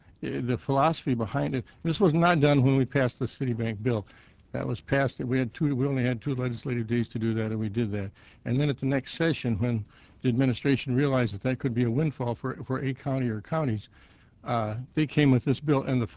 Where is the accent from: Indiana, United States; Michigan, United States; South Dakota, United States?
South Dakota, United States; Sioux Falls; I'm a lawyer from Sioux Falls